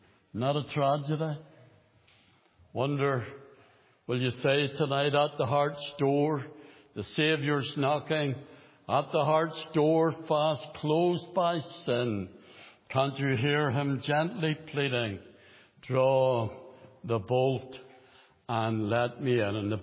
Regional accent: Belfast, Northern Ireland, United Kingdom; When I was a young believer growing up in Belfast, I got converted when I was 17 years of age.

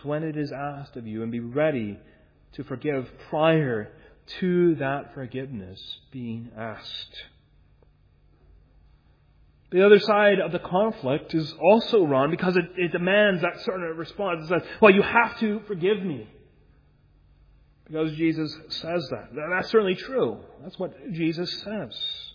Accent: Canada; As a Canadian, I'm too often inclined to that.

